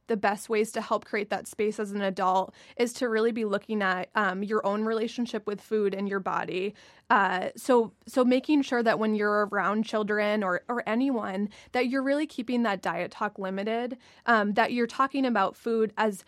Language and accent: English; New Hampshire, United States; I'm from New Hampshire.